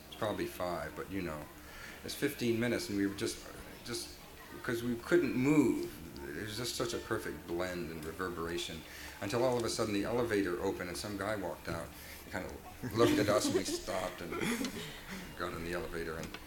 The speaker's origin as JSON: {"language": "English", "town": "Accokeek", "region": "Maryland", "country": "United States", "said": "I'm not a New Yorker. All those big buildings. That's right. They're apartments. Yeah. I'm not one of them city fellas. I don't know about those. Anyway, I'm from Accokeek."}